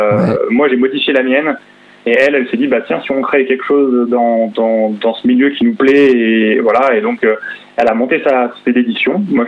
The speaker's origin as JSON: {"language": "French", "town": "Grenoble", "region": "Auvergne-Rhône-Alpes", "country": "France", "said": "comme on est de Grenoble aussi, ça avait du sens, en fait."}